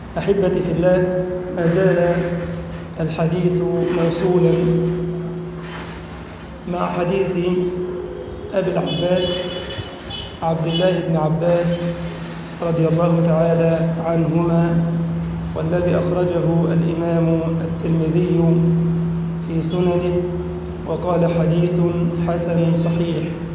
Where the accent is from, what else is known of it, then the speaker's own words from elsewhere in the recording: Egypt; اللهم اجعل بلدنا مصر سخاء رخاء وسائر بلاد المسلمين.